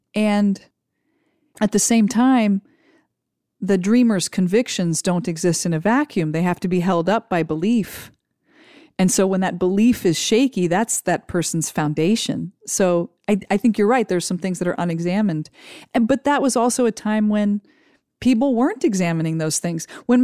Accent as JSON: {"language": "English", "region": "Ohio", "country": "United States", "tie": "born or raised there", "moved": "yes", "said": "When I grew up in Ohio, I suspected I would just get married and have a bunch of kids, because that's what everybody did."}